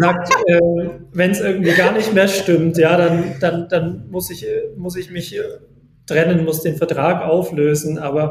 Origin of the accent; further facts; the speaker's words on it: Vorarlberg, Austria; Ich bin in der Nähe von Bregenz aufgewachsen, im Kunsthaus